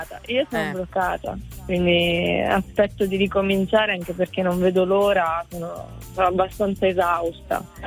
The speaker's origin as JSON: {"language": "Italian", "region": "Basilicata", "country": "Italy", "moved": "yes", "lives_now": "Turin, Italy", "said": "Io sono della Basilicata, però purtroppo vivo a Torino da qualche anno."}